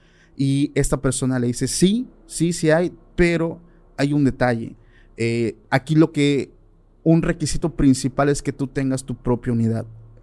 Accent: Oaxaca, Mexico; yo soy del estado de Oaxaca

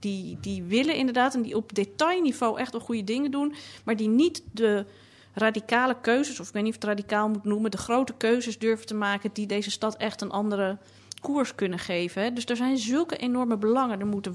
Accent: Amsterdam, North Holland, Netherlands; toen ik in de jaren 80 opgroeide in Amsterdam en ik wel eens tegen mensen op vakantie of wat dan ook zei, ik kom uit Amsterdam, dat ze dan heel moesten lachen, want ik had geen plat Amsterdams accent.

